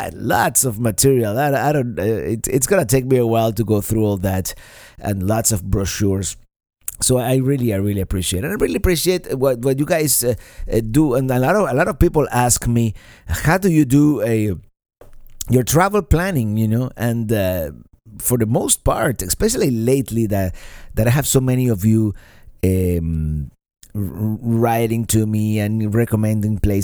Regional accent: Great Falls, Montana, United States; now in Helena, United States; I grew up in Great Falls, Montana, and now I live in Helena, Montana, the capital city, by the way.

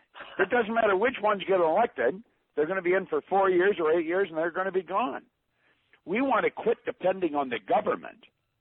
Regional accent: Canada; Now, I'm a Canadian, and I'm saying that as a Canadian.

